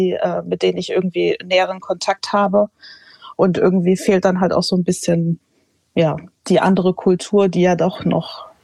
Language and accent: German; Germany; Also ich fühle mich ja hier zu Hause und ich bin hier aufgewachsen und ich würde schon sagen, dass ich schon viele deutsche Züge mitbekommen habe.